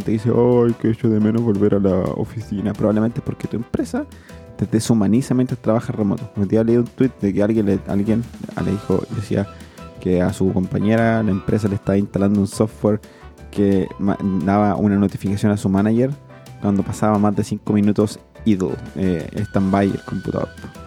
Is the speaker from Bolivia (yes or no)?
no; Chile; los chilenos tenemos una visión de nuestra propia forma de hablar como, no, los chilenos no tenemos tono, hablamos así planito.